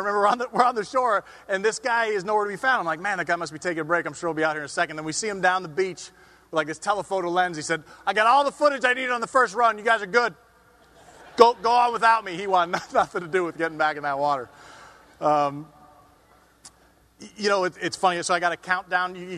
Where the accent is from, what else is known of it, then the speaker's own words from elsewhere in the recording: California, United States; I had the good sense, even growing up in California, to marry a beautiful gal from Kentucky.